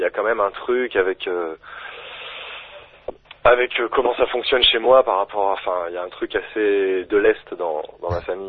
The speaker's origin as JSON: {"language": "French", "town": "Caluire-et-Cuire", "region": "Auvergne-Rhône-Alpes", "country": "France", "said": "Plus précisément, je suis de Montsuis, qui est un quartier de Caluire, mais bon. Voilà, on va dire que je suis lyonnais quand même."}